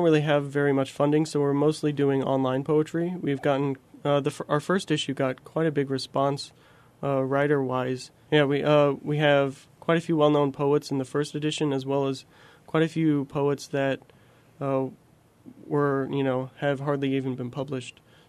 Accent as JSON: {"language": "English", "town": "Springfield", "region": "Illinois", "country": "United States", "said": "I'm from Springfield."}